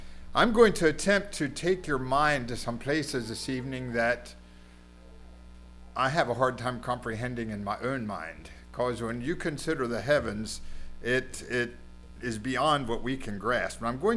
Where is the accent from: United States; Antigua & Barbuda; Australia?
United States; Pennsylvania; I grew up in Adams County. Weavertown is my wife's home congregation, and that's where we are attending.